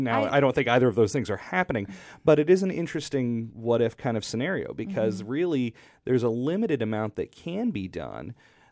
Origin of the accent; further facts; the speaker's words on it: Texas, United States; I'm from Texas originally. Another big state, not as big as I've been told many, many times